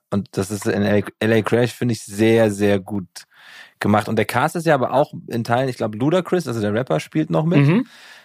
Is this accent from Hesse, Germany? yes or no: yes; Giessen, Hesse, Germany; ich komme ja aus Gießen